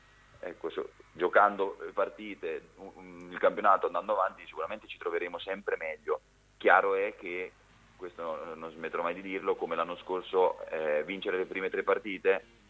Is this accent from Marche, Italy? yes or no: yes; Mondolfo, Marche, Italy; Mondolfo, che tra l'altro è il mio comune di appartenenza, perché io sono di Marotta Mondolfo è un unico comune